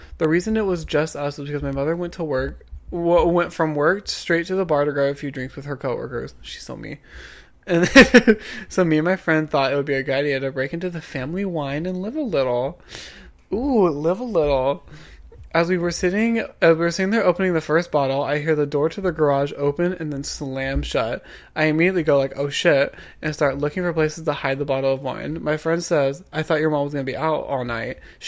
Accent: Iowa, United States; I am from Iowa, where the winters here get cold at night.

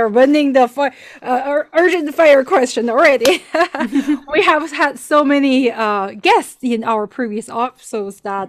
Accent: Tianjin, China; They are faculties of Juilliard in my hometown in Tianjin, China.

